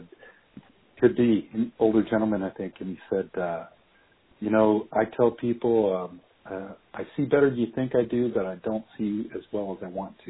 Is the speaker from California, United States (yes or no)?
yes; California, United States; I'm actually from California, but I'm in Atlanta this week.